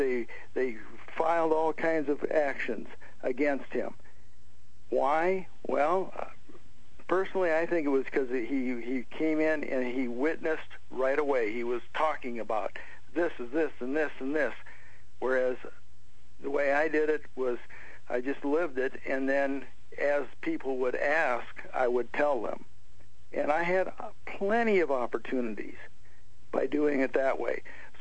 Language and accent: English; Texas, United States; and since I'm from Texas, it's got to be hospitality, I guess.